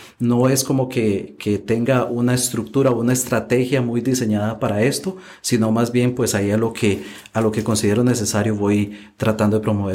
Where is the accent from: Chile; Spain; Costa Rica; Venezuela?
Costa Rica; Heredia; Yo soy de Costa Rica, soy costarricense y vivo acá en Costa Rica, en la provincia de Heredia.